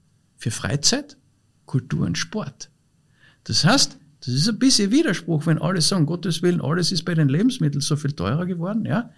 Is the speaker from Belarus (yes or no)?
no; Austria; bei uns in Österreich, wir sind ein reiches Land, wir leben auf einem extrem hohen Niveau